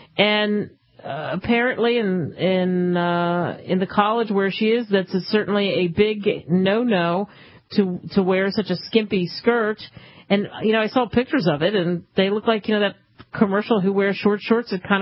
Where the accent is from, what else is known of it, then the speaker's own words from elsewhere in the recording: New Jersey, United States; In 1789, New Jersey became the first state to ratify the Bill of Rights. My home state, how about that?